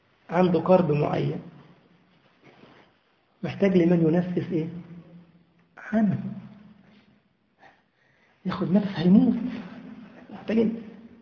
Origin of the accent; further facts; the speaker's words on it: Egypt; أنا مثلا من مصر اليورو بيعمل حوالي 8 أو 7 ونص أو 9 على حسب الحال